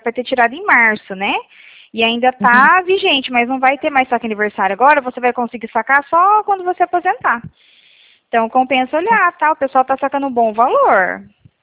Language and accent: Portuguese; Cornélio Procópio, Paraná, Brazil; Eu sou aqui de Cornélio Procópio, Paraná.